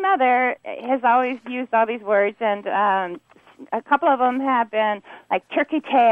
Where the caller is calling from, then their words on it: San Diego, California, United States; I'm calling from Lakeside area of San Diego, California.